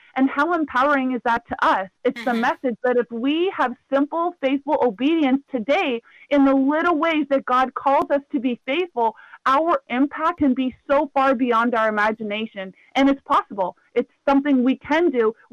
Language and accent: English; Canada; I come from Canada, and I think it was a different context than some of the women in my classes.